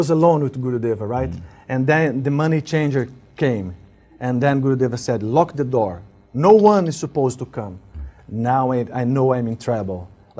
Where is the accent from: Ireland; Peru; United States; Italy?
Italy; accent: Italian; English is a second language; I'll keep my Italian accent.